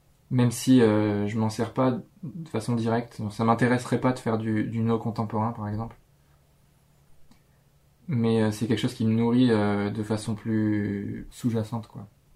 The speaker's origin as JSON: {"language": "French", "country": "France", "said": "En fait, en tant que français, il y a presque aucun son qu'il n'y a pas dans la langue française."}